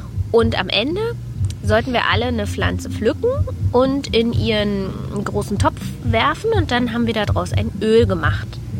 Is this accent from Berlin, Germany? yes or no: yes; Berlin, Germany; wir kommen aus Berlin.